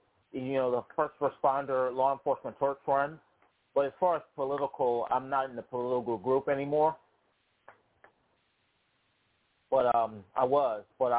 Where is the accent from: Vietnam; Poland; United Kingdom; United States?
United States; Washington, District of Columbia; I'm originally from Washington, D.C.